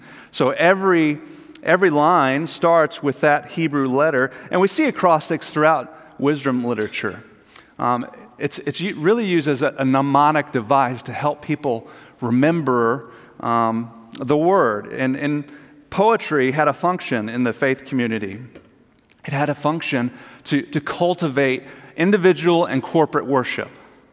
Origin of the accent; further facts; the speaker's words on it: Tennessee, United States; I'm from the South. I'm from Tennessee, as Jeff said.